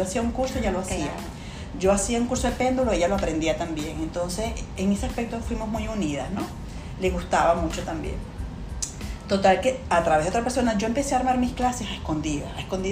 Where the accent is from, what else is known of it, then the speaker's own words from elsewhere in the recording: Falcón, Venezuela; also born or lived in Caracas; porque como dices, soy de Falcón, tuve que vivir en residencias en Caracas.